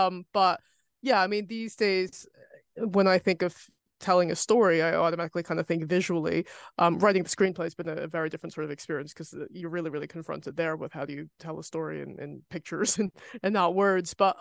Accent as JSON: {"language": "English", "country": "United States", "said": "You can hear I'm American"}